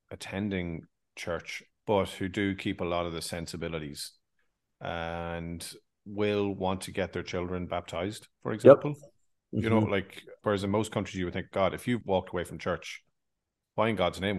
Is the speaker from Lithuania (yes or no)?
no; Ireland; but just that it gives a sense of us as Irish people. And no one's going to come into our country and tell us what we or will not broadcast on our, you know, on our national television station.